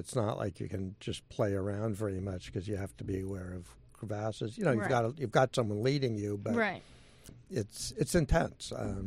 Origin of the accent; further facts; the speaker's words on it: San Francisco, California, United States; I grew up in I grew up in Golden Gate Park in San Francisco when I was a kid. I lived half a block from it